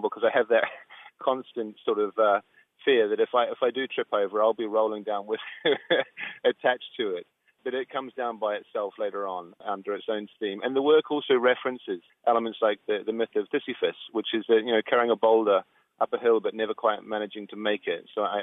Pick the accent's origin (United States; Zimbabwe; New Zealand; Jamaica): New Zealand; South Island; moved away as an adult; growing up in the South Island